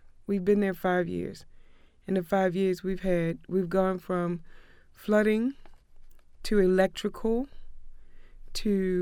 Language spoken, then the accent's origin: English; Baltimore, Maryland, United States; I grew up all over Baltimore City. My mother was a gypsy.